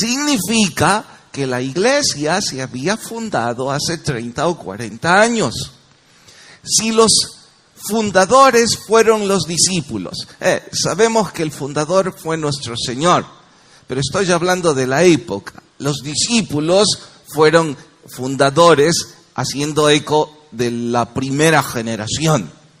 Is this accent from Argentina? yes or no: no; El Salvador; Ustedes y yo como salvadoreños creo conocemos bastante bien un cambio generacional.